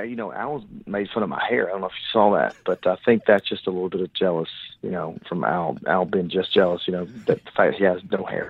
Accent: Gainesville, Georgia, United States; let me give you a little bit about the champions from my hometown. Deshaun Watson, also from Gainesville, Georgia

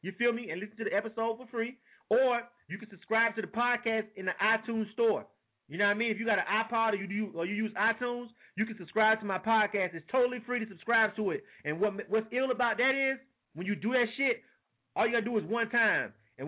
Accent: Florida, United States; I'm from Florida, my nigga, but, you know, I'm from North Florida.

